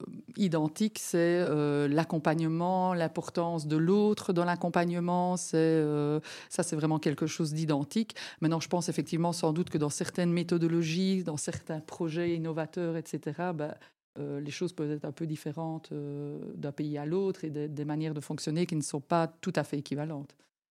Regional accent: Malmedy, Wallonia, Belgium; mais moi, personnellement, je viens de Malmedy où on fête le Quarmé

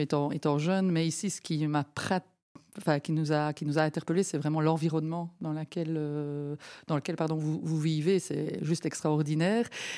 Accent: Malmedy, Wallonia, Belgium; mais moi, personnellement, je viens de Malmedy où on fête le Quarmé

